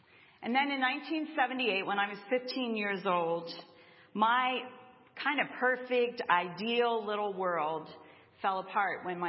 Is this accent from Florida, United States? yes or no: no; Grantham, Pennsylvania, United States; I grew up in the Grantham Brethren in Christ Church, which is right near Messiah College.